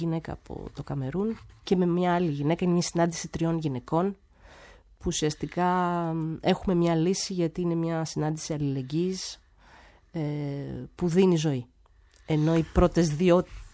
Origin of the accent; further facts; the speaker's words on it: Chalcis, Central Greece, Greece; επειδή η καταγωγή μου είναι από τη Χαλκίδα